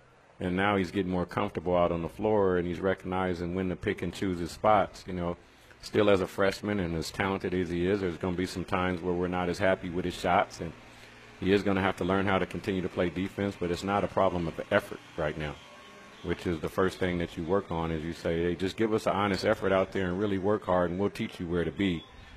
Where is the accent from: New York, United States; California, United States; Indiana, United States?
California, United States; Bakersfield; just so many family and friends growing up in the Valley, you know, from Bakersfield all the way through Fresno, to tell you the truth. It's not, I wasn't just a Bakersfield guy.